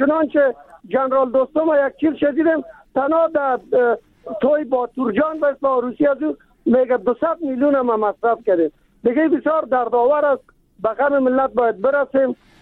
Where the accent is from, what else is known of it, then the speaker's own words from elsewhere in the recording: Kabul, Afghanistan; ما از کابل هستیم